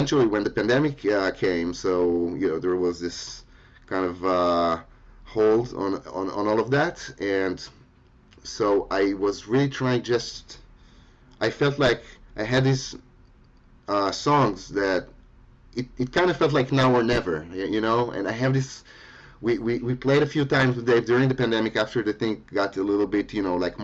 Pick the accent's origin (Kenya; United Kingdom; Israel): Israel; growing up in Israel, which is, you know, really young country in one hand. I was like basically the first generation, like my like first or second, you know, like my mother, she wasn't even born there yet.